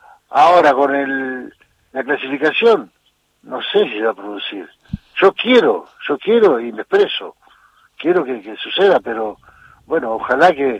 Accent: Argentina; porque somos argentinos.

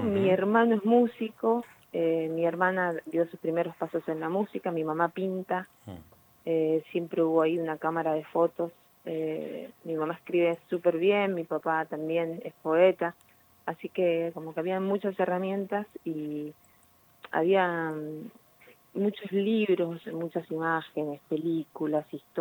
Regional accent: Cutral Có, Neuquén, Argentina; esperamos este año poder llevarlo a Neuquén y a Cutralcó, que es mi pueblo, que lo amo muchísimo y vuelvo todos los años.

